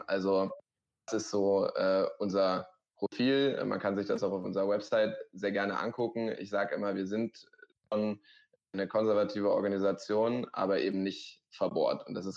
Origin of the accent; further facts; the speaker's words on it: Schleswig-Holstein, Germany; Und ich komme aus Schleswig-Holstein, wie du schon erzählt hast, und habe letztes Jahr mein Abitur gemacht.